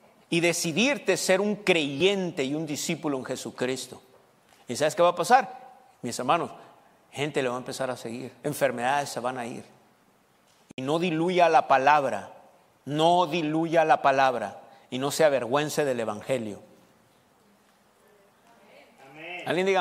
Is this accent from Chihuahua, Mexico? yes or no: no; Sonora, Mexico; Se nota que soy de Sonora, ¿no?